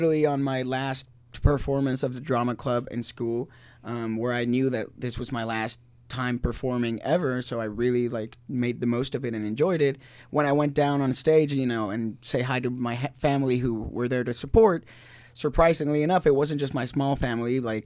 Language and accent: English; Argentina; moved away as an adult; I was born and raised in Argentina, and I came out here at the age of 18 to study filmmaking, well, acting.